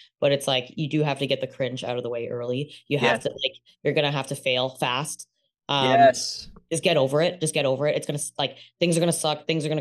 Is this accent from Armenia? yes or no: no; Toronto, Ontario, Canada; Yeah, I grew up on Ossington Bloor.